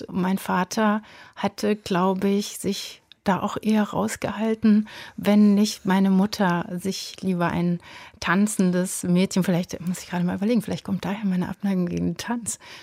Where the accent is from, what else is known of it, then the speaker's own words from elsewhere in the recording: Offenbach, Hesse, Germany; born there; Na, ich bin in Offenbach geboren.